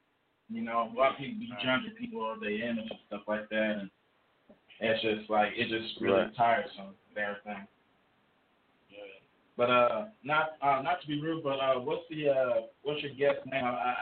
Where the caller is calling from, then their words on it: Tulsa, Oklahoma, United States; from Tulsa, Oklahoma.